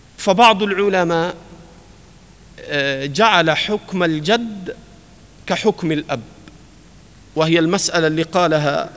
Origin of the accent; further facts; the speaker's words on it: Egypt; هذا القانون عندنا في مصر وفي كثير من البلدان